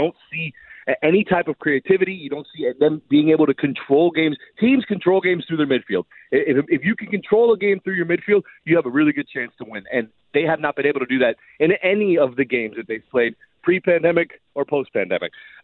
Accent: Miami, Florida, United States; it's, Miami's my hometown, and I'm always going to root for their teams

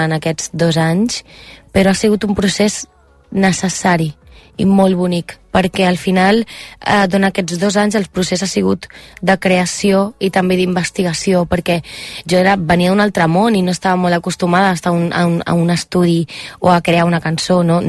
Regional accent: Cuba; accent: Cuban; si soy cubana, no soc espanyola. Si soc espanyola, no soc cubana

